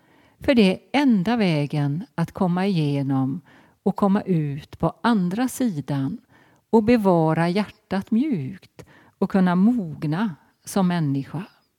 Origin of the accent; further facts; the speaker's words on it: Marstrand, Västra Götaland County, Sweden; ute i Marstrand, där jag kommer ifrån och där jag fortfarande är privilegierad nog att ha kvar mitt barndomshem